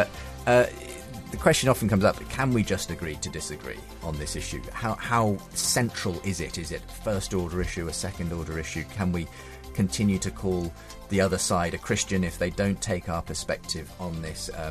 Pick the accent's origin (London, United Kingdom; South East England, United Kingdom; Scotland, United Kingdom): South East England, United Kingdom; Woking; If you can make it to Woking, you may not be aware of that, but it's my hometown. In fact, this is my home church that this is taking place in.